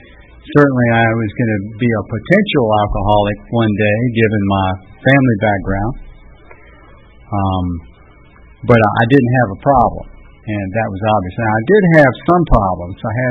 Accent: Lafayette, Louisiana, United States; I grew up in Southwest Louisiana. I grew up in Lafayette. I grew up in Cajun country. And we were poor, though.

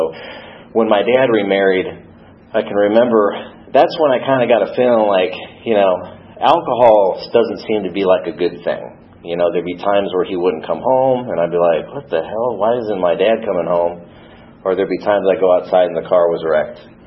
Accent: Iowa, United States; So I was born in Iowa to a funeral director and a little Italian woman from Boston. So I was raised in a funeral home my whole life.

